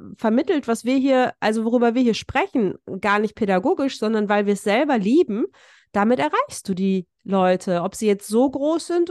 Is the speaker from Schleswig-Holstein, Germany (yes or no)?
no; North Rhine-Westphalia, Germany; weil wir kommen ja aus dem Ruhrpott